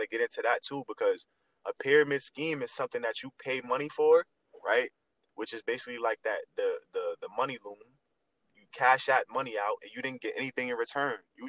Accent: Harlem, New York, United States; I'm from Harlem, New York.

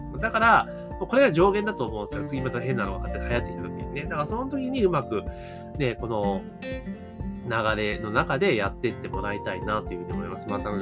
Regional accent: Osaka, Japan; 私大阪なんですけど

